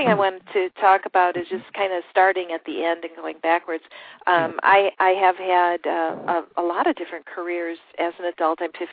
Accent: Midwest, United States; I grew up in the Midwest. I'm in California right now.

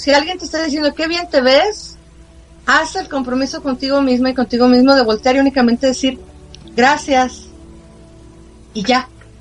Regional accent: Mexico; porque los dos somos mexicanos y tenemos esta cultura en México

